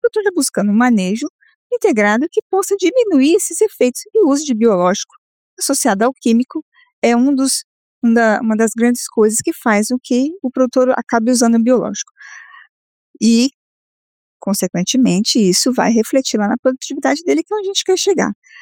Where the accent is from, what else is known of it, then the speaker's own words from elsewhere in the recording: Londrina, Paraná, Brazil; Trabalho na Syngenta de São Paulo. Mas eu sou londrinense, Divino. Sou londrinense, mas eu trabalho lá.